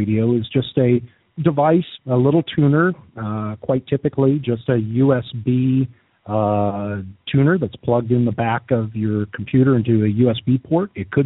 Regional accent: Seattle, Washington, United States; Yeah, I grew up in Seattle, so I kind of felt the pain maybe more than most.

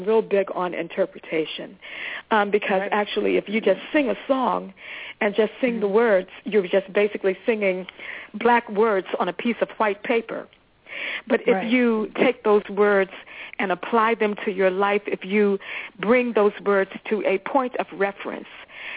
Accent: East Coast, United States; moved away; Because I'm from the East Coast, and when I moved here, something happened.

